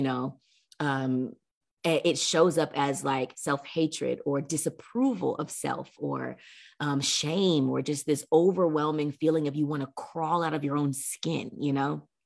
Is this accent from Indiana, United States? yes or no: no; Oklahoma, United States; And grew up in the South. I grew up in Oklahoma.